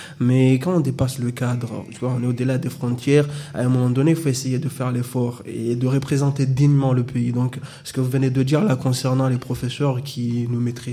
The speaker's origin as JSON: {"language": "French", "country": "Comoros", "tie": "born or raised there", "first_language": "Comorian", "second_language": "French", "said": "quand on est au Comores, à la base, notre langue maternelle, c'est le comorien. Du coup, on parle le comorien au quotidien."}